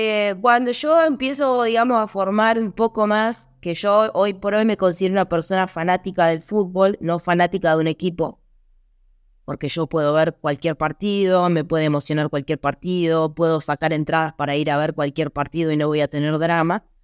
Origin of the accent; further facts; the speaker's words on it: Berazategui, Buenos Aires Province, Argentina; also born or lived in Quilmes; Nací en Quilmes, que es una localidad del conurbano bonaerense en la provincia de Buenos Aires, pero administrativamente soy de un lugar que se llama... un barrio, acá como se dice en Argentina, un barrio de Berazategui que se llama Juan María Gutiérrez.